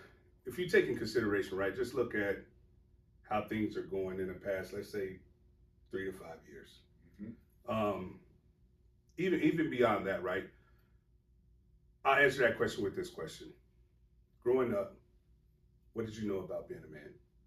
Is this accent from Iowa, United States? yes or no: no; Dayton, Ohio, United States; also born or lived in Texas; I'm born and raised. I was born in Zinn, Ohio. Okay. So I lived in Dayton, Ohio for a good bit of my time, and then we moved to Texas.